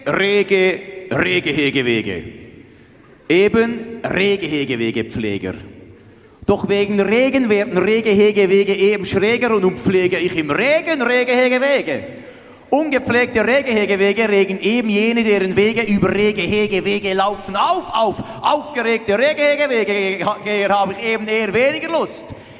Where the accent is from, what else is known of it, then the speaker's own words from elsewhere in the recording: Switzerland; aber ich bin aus der Schweiz